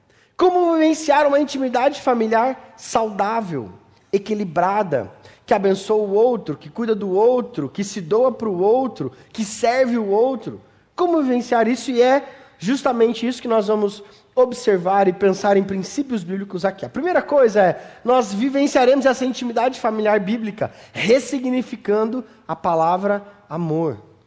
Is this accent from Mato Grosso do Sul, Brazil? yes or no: yes; Mato Grosso do Sul, Brazil; Eu sou lá do Mato Grosso do Sul, meus pais ainda moram lá, meus pais são pastores lá, e eu cresci lá. Passei a minha infância numa cidade de 30 mil habitantes, rua de terra para tudo quanto é lado, cavalo na rua, vaca passeando para tudo quanto é lado.